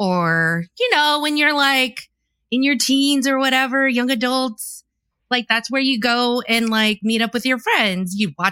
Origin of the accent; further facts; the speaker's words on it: Hawaii, United States; born there; So that is actually a very complicated question because my dad was in the army. And so I was born in Hawaii and we moved every other year all around the country.